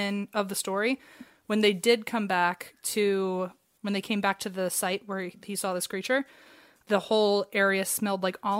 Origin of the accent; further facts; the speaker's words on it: Cincinnati, Ohio, United States; Like, well, I'm from Cincinnati and he went to Miami.